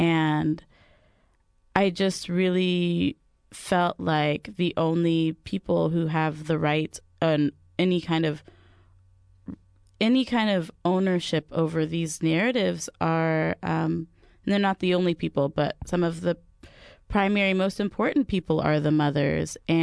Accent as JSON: {"language": "English", "town": "Hayward", "region": "California", "country": "United States", "said": "I'm originally from Hayward, and we went to the same church"}